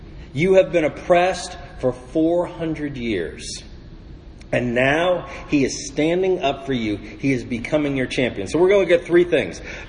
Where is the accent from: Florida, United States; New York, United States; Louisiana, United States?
Florida, United States; I grew up in South Florida, and South Florida in the 60s and 70s was racially divided, but by a large geographic dividing point.